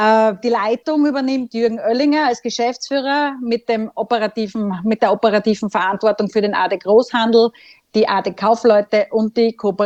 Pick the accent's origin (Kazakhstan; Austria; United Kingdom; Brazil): Austria; Das gibt es bei uns in Österreich